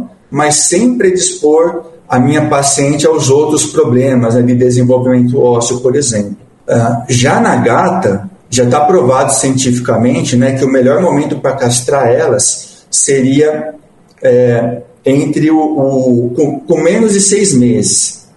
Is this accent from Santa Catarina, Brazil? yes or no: no; Paraná, Brazil; eu vim do Paraná. Em Paraná a gente não tem ali ainda o vetor da leishmaniose